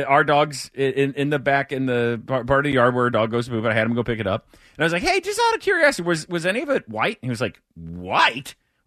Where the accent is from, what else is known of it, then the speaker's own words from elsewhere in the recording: St. Louis, Missouri, United States; I grew up in St. Louis, and St. Louis is awful. It really is. It's a violent city.